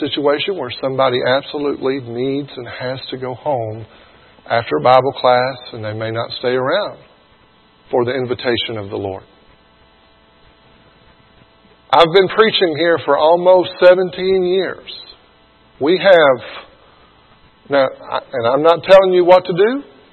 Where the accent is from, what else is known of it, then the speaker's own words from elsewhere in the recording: Blytheville, Arkansas, United States; I remember growing up in Blytheville, Arkansas